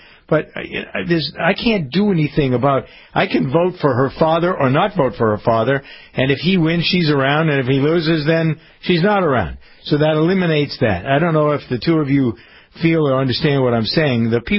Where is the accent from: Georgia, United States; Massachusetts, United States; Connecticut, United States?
Massachusetts, United States; Framingham; he grew up in my hometown of Framingham, Massachusetts, moved to California.